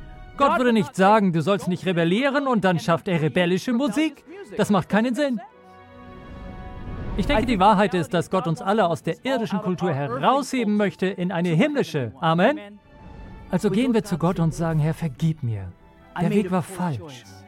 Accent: United States; Und ich bin Amerikaner.

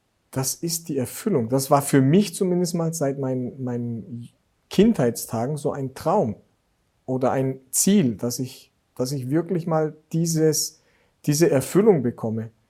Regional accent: Greece; auch in meine Heimat kommt. Das heißt, in Griechenland, ja, ich habe sehr viele und nette Menschen und suchende Menschen kennengelernt.

